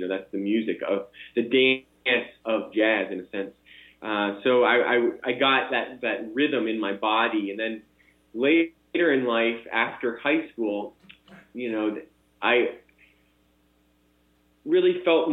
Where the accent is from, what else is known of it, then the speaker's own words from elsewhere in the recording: Boston, Massachusetts, United States; I grew up in the Boston area and in a Jewish household, and we celebrated the Friday night Sabbath